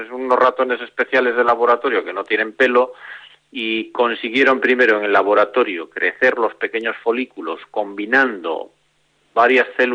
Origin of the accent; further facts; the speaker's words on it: Galicia, Spain; now in Pamplona, Spain; Yo, fíjate que siendo gallego estoy acostumbrado a ver llover bien